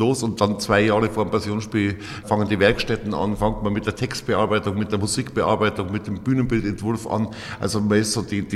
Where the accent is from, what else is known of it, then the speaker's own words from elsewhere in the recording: Oberammergau, Bavaria, Germany; Ja, ich bin eigentlich hier in Oberammergau in einem Wirtshaus aufgewachsen.